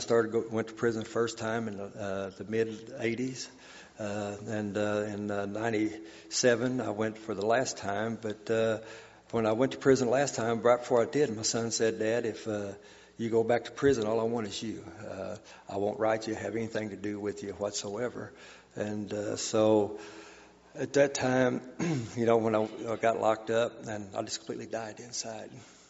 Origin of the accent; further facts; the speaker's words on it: Lebanon, Missouri, United States; born there; also born or lived in Marshall, Missouri; Well, I was born here in Lebanon, Missouri, back in the early 60s.